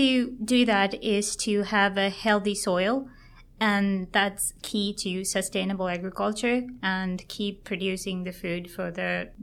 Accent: Sri Lanka; So I was born in Sri Lanka and grew up in a farm, looking at the agriculture every day, crop production, animal production.

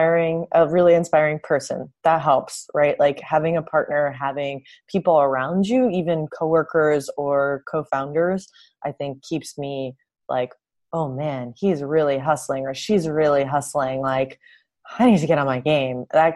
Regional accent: Canada; I grew up in a rock and roll household, and I'm Canadian.

